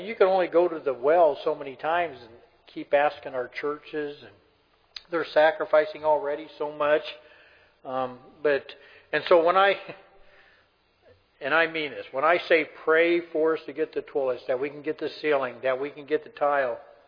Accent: United States; You know, I'm American. We're used to things happening.

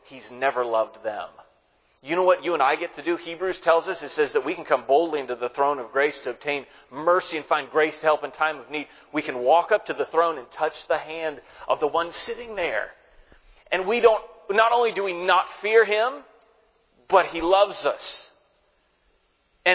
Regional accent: United States; I'm an American. I don't get a monarchy.

